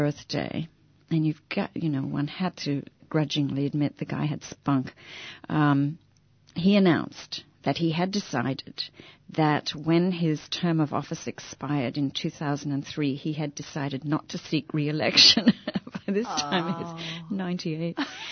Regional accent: Queensland, Australia; now in South Carolina, United States; growing up in Queensland is very good practice for living in South Carolina in multiple ways.

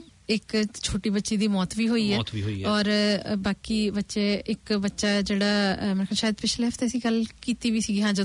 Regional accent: Sarawan Bodla, Punjab, India; ਮੈਂ ਮਲੋਟ ਮੰਡੀ ਨੇੜਲੇ ਪਿੰਡ ਸਰਾਵਾਂ ਬੋਦਲਾਂ ਦਾ ਜੰਮਪਲ ਹਾਂ। ਮੇਰੀ ਉਮਰ 69 ਸਾਲ ਹੈ।

